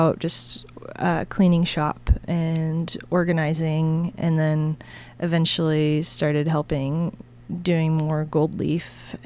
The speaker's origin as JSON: {"language": "English", "town": "Boise", "region": "Idaho", "country": "United States", "tie": "born or raised there", "said": "And I grew up in Boise, Idaho. My dad had a sign shop. And so I just grew up hanging out at the sign shop."}